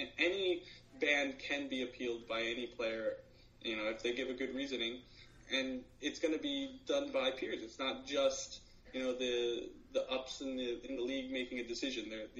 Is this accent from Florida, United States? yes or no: no; New Jersey, United States; I'm personally from New Jersey.